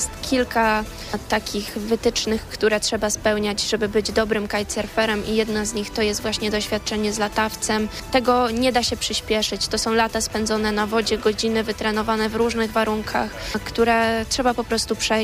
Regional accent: Koźmin Wielkopolski, Greater Poland Voivodeship, Poland; also born or lived in Poznań; ja czuję swoje korzenie w Wielkopolsce. Urodziłam się w Poznaniu i wychowałam w Koźminie Wielkopolskim.

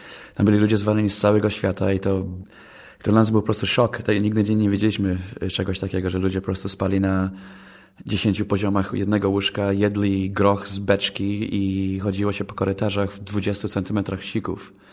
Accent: Poznań, Greater Poland Voivodeship, Poland; Ja się urodziłem na Łazarzu tutaj w Poznaniu. Trzy pokolenia rodziny mieszkały razem w jednym malutkim apartamencie na skrzyżowaniu Głogowskiej i co wtedy się nazywało Engla.

